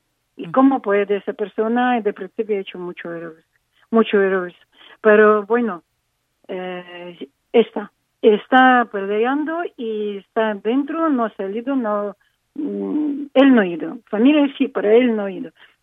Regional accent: Ukraine; Spanish is a second language; Soy ucraniana y yo lo sé que él está obligado.

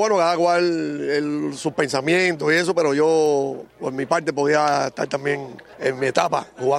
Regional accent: Cuba; now in United States; creo que somos compañeros de Cuba, nos hemos conocido siempre allá

